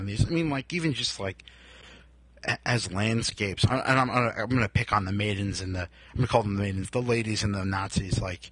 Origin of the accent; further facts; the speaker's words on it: New Jersey, United States; Like, I'm from New Jersey. I'm still living here, basically. But I'm from, like, this northern part of New Jersey.